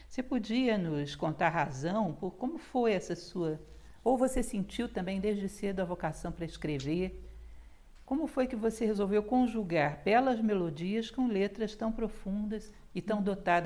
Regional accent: Rio de Janeiro, Brazil; born there; Eu tenho uma família que também é mista de Rio de Janeiro com o Nordeste. Nasci no Rio, mas minha mãe era de Alagoas e a família do meu pai vinha do Sul, ou seja, uma misturada.

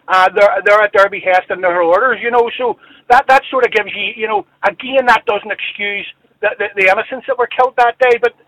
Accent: Northern Ireland, United Kingdom; who are as Northern Irish as you

